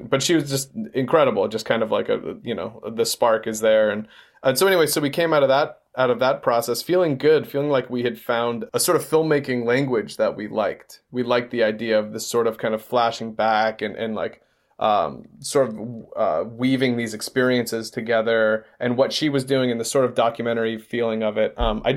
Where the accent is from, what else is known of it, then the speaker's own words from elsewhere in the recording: Georgia, United States; now in Los Angeles, United States; We are from Georgia. We grew up in Georgia.